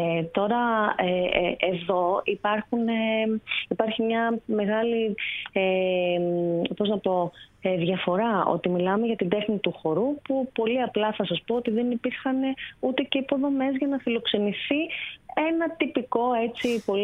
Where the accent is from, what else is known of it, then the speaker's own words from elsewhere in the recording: Athens, Attica, Greece; δεν μπορώ να σας πω ότι μου άρεσε ιδιαίτερα η Αθήνα ποτέ, παρότι γεννήθηκα και μεγάλωσα εδώ.